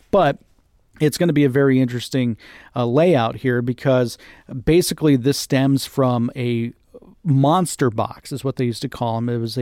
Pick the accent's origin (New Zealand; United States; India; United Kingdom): United States; Seffner, Florida; I grew up in Sefner, Florida.